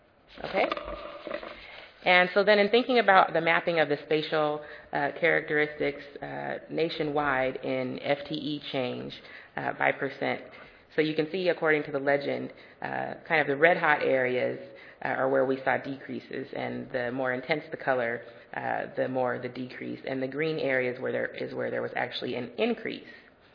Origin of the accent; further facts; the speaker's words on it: Seattle, Washington, United States; And I'm from Washington State. I mentioned I'm from Seattle, Washington.